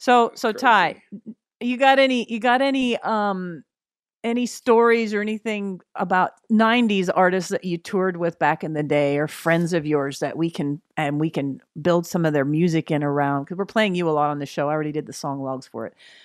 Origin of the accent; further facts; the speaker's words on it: Canada; See, I was raised in Canada.